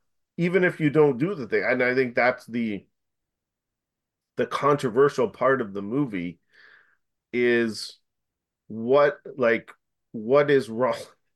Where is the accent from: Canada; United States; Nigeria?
Canada; I think it's maybe because we're Canadian and we don't live in a culture where you could just be shot any day.